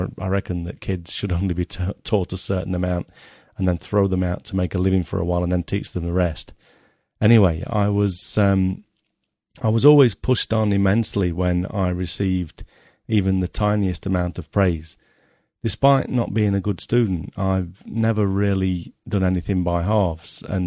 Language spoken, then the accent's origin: English; Nottingham, East Midlands, United Kingdom; born there; I was born in Nottingham in 1967, which makes me 40 this year.